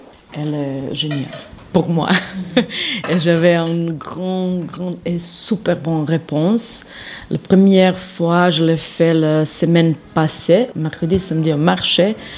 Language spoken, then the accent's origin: French; Serbia; Je viens de Serbie et j'avais l'opportunité de préparer mes premières soupes.